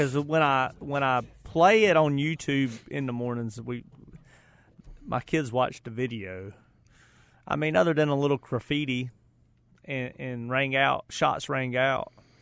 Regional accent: United States; accent: country; I mean, they just hear with my country accent, why would I say anything but sweet tea?

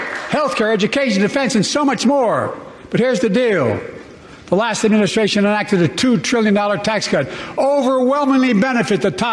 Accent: Delaware, United States; I come from Delaware.

